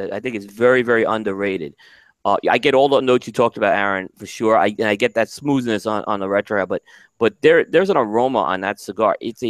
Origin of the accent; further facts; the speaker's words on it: New York City, New York, United States; You know, when I grew up in New York City, they would sometimes make coffee in the urns, right?